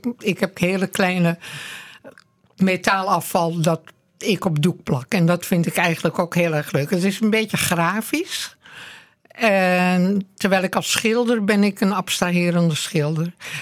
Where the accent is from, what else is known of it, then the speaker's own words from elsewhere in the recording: Amsterdam, North Holland, Netherlands; now in Laren, Netherlands; Amsterdam.